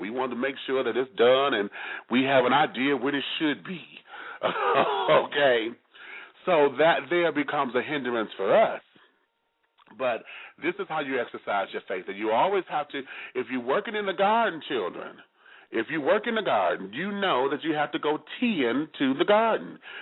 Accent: Detroit, Michigan, United States; And over there in my hometown of Detroit, Michigan, and I hope to see you soon.

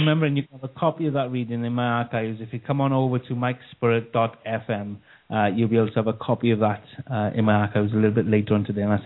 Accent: Wales, United Kingdom; Yep, that's where I'm from Wales. You know, and I kind of love Wales, I really do.

